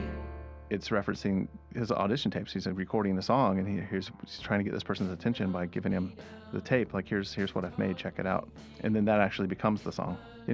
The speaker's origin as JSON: {"language": "English", "region": "Alabama", "country": "United States", "tie": "born or raised there", "said": "I mean, I grew up in Alabama"}